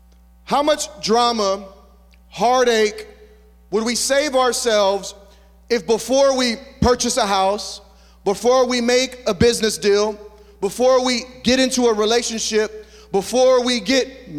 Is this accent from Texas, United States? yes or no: yes; Bastrop, Texas, United States; also born or lived in the Valley; I was born and raised, well, I was born in the Valley, but raised in Bastrop area. Went to Bastrop High School.